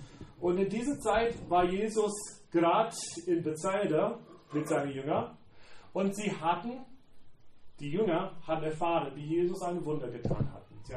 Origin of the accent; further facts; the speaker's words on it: South Carolina, United States; German is a second language; now in Eckental, Germany; Ich, wie ihr merkt, bin ich keine Deutsche. Ich bin in den USA aufgewachsen und in Südoststaaten in South Carolina. Es ist ganz warm in South Carolina, vor allem in so dieser Zeit im Jahr.